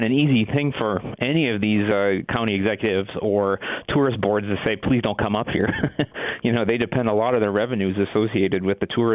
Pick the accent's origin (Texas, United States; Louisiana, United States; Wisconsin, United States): Wisconsin, United States; I grew up in Wisconsin, and there's always this sort of mindset that Illinois owns all northern Wisconsin.